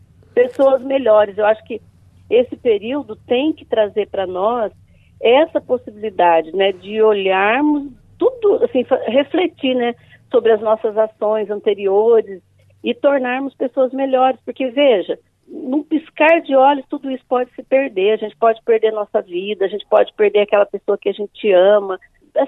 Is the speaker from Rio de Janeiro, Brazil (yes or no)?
no; Bandeirantes, Paraná, Brazil; Eu acho que sou cria de Bandeirantes, né? Não nasci em Bandeirantes, mas me criei em Bandeirantes e eu sei que eu devo muito a essa cidade, que eu tenho um carinho enorme.